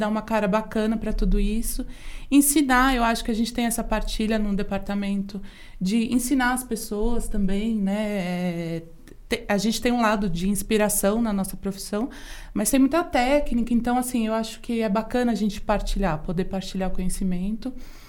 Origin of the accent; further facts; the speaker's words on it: São Paulo, Brazil; Bom, eu sou aqui de São Paulo.